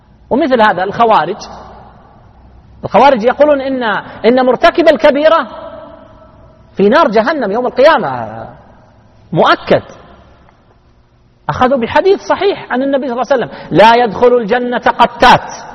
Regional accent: Al-Qassim, Saudi Arabia; أنا لحقت يعني في عندنا في القصيم إذا جاءتهم عزيمة كبيرة

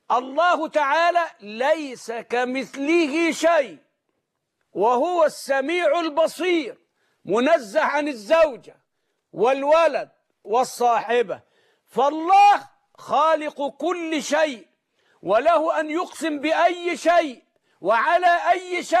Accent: Egypt; عندنا في مصر

